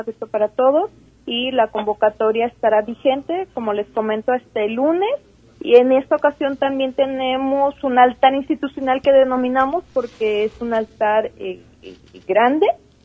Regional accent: Mexico; nos permite finalmente tener una imagen de lo que somos como mexicanos

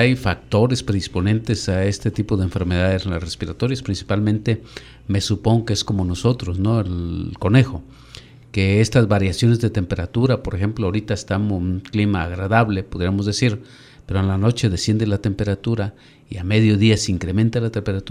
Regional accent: Mexico; pueden perfectamente irse integrando a la dieta de nosotros como mexicanos

